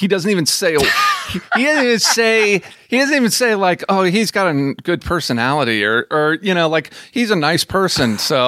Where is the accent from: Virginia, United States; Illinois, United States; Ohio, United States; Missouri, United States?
Missouri, United States; St. Louis; I grew up in St. Louis, Missouri, or just outside St. Louis in the suburbs. I'm the youngest of six.